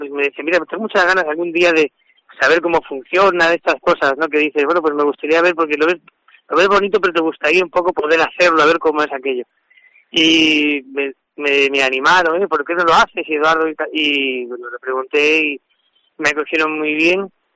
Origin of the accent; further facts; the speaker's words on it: Coria, Extremadura, Spain; Yo nací en Coria y en Coria pues todos los San Juanes, las fiestas en San Juan, pues convivíamos y vivíamos la fiesta del toro, pues de las fiestas populares más importantes de Extremadura